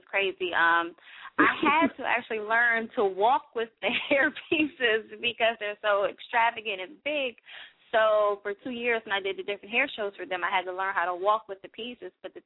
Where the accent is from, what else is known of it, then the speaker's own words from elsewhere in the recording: Washington, District of Columbia, United States; also born or lived in Florida; I am from Washington, D.C., DMV area. I was born in D.C. I moved to Florida from my childhood until high school, and then came back up to the DMV area.